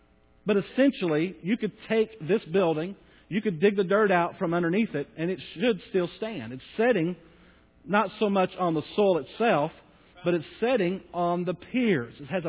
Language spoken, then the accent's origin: English; Bowie, Texas, United States; And I was born and raised in Bowie up in that area, and it's a lot different soil.